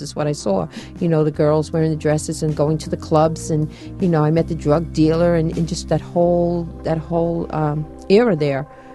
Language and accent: English; Long Island, New York, United States; Well, in my house, I grew up in Long Island, and both my parents are very loving and very protective